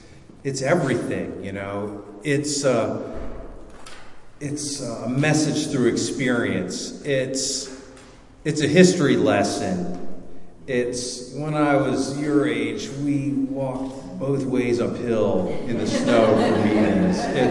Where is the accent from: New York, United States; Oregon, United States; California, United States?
California, United States; also born or lived in Wilmington; I'm from East of the Bay Area.